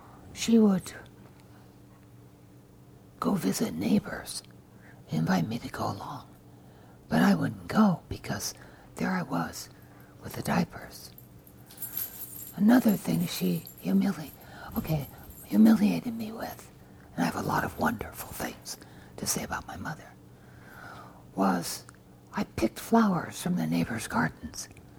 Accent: Inglewood, California, United States; also born or lived in Hollywood; I was born in Hollywood Hospital, and even though my family moved after 3 months from Hollywood to Inglewood, California, I like to say I was born in Hollywood.

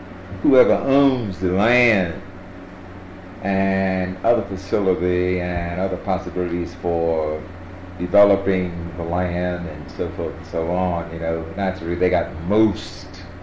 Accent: Virginia, United States; born there; We were from the South. We lived in the South. I was born in Virginia. My mother was born in North Carolina and my father in South Carolina.

